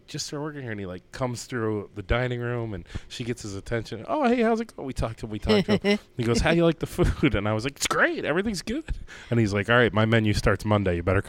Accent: Ohio, United States; moved away; I'm from Northeast Ohio.

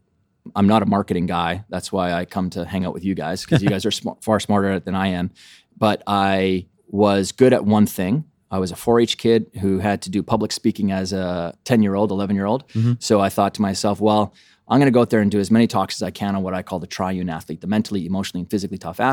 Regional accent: Canada; So, I'm Canadian, so everyone plays hockey. It's just, you come up with skates on.

